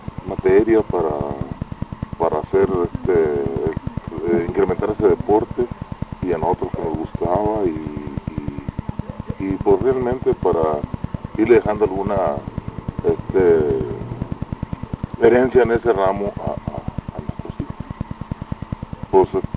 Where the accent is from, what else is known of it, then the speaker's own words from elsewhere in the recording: Mexico; si somos de aquí de México